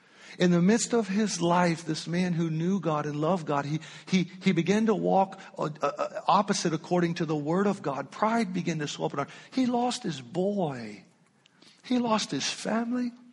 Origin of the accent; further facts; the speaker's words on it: United States; I feel, especially as an American, we have rights and we have freedoms and we have privileges